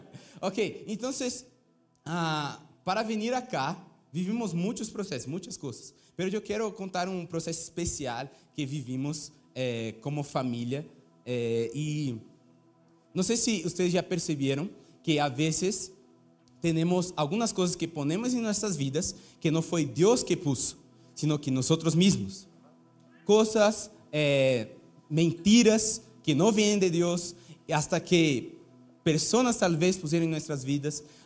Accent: Brazil; Spanish is a second language; Soy de Brasil. Por eso ese acento súper chévere. Por eso, solo por eso.

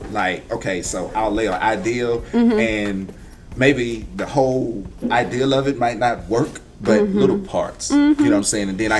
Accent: Arkansas, United States; So we're both from Arkansas, right?

